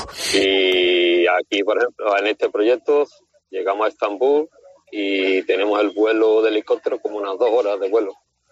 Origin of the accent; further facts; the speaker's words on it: Aznalcázar, Andalusia, Spain; Yo soy original de Sevilla, de Aznalcázar, un pueblecito pegado.